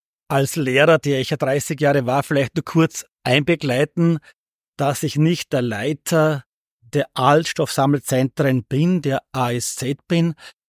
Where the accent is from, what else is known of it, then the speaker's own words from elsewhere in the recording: Brunnenthal, Upper Austria, Austria; 63 geboren und bin ja aufgewachsen in Brunnenthal als Kind, als eines von zwei Kindern eines Kleinunternehmer-Ehepaares.